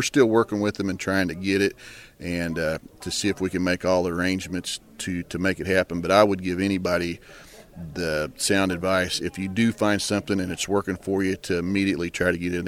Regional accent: Missouri, United States; I'm from Wright County, Missouri. I farm about 220 acres, 13 miles north of Mountain Grove.

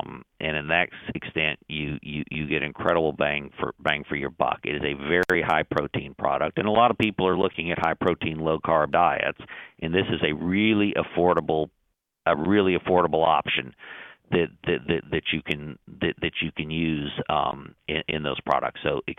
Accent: Texas, United States; But I'm a Texan. I use it for taco meat too, and for chili.

